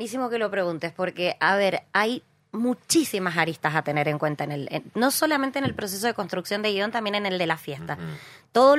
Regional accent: Mendoza, Argentina; quiero hablarle a mi mendocino como mendocina.

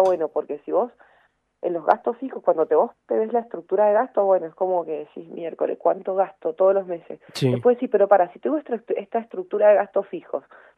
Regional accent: Mendoza, Argentina; vivo en Argentina, soy de Mendoza

